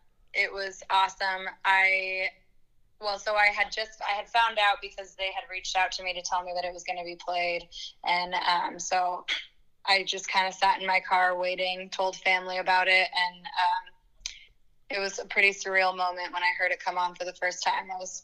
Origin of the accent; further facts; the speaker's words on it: Boulder, Colorado, United States; Well, I grew up in Boulder, Colorado, and my family is, my immediate family, you know, I would say is musical